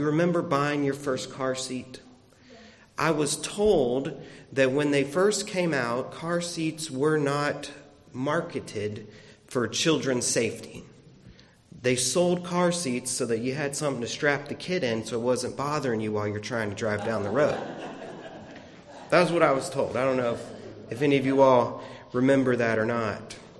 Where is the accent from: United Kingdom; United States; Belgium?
United States; Florida; Now, growing up in Florida, leaving a kid or an animal or anything inside the car was a very dangerous thing because cars heat up very quickly.